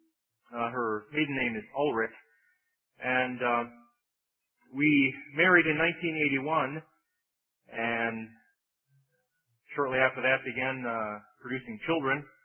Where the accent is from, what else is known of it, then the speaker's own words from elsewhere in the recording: Wauwatosa, Wisconsin, United States; I am from Wauwatosa, Wisconsin, a suburb of Milwaukee.